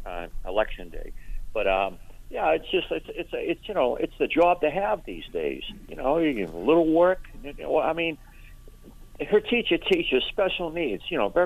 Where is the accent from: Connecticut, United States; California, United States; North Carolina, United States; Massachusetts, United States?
Massachusetts, United States; Somerville; I grew up in Somerville. And I went to, St. Catherine's School there up on Summer Street in Somerville, yep. And Somerville High School.